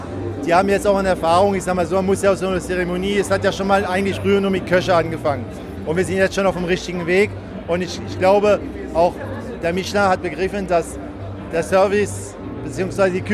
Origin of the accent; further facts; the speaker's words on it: France; Selbstverständlich. Als Franzose, Champagner, das ist höchste der Gefühle.